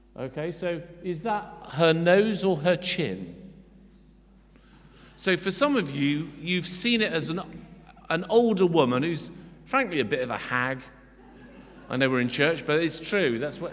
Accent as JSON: {"language": "English", "country": "Guernsey", "tie": "born or raised there", "said": "I was brought up on Guernsey, there was lots of sea."}